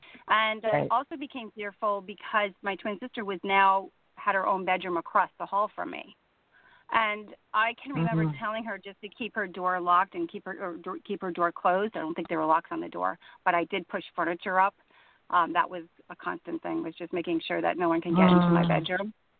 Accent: Connecticut, United States; We lived in Connecticut. I grew up in Connecticut. I didn't grow up in New Jersey.

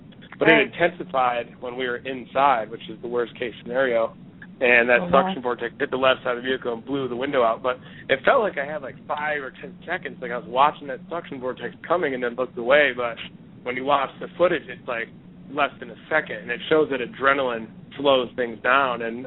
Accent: Michigan, United States; I always wanted to use what we learned a long time ago growing up in Michigan, doing those snow caves for the polar bear camp out.

